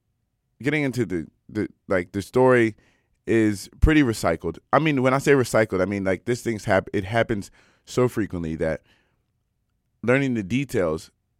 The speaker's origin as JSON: {"language": "English", "country": "United States", "said": "I mean, like, as an American"}